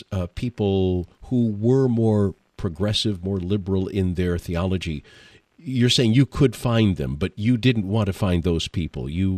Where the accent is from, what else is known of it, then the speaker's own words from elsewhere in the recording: Detroit, Michigan, United States; When I came to West Michigan from Detroit many years ago